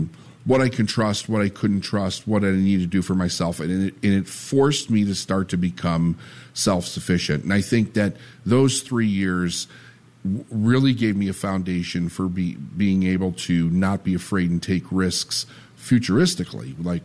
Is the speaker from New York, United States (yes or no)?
no; Chicago, Illinois, United States; also born or lived in Phoenix; When I was born in Chicago, and in 1976, my parents moved us to Phoenix. And we lived there until around like 78 and a half, 79. I know we were back in Chicago in 79.